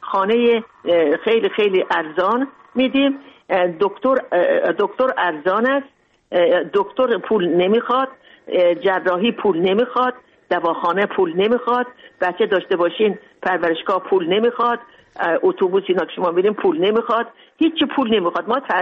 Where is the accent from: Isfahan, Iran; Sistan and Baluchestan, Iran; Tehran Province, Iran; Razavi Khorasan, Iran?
Razavi Khorasan, Iran; Mashhad; also born or lived in Moscow; now in Tajikistan; بزرگ شدم در مشهد، بزرگ در مشهد درس خوندم، بزرگ شدم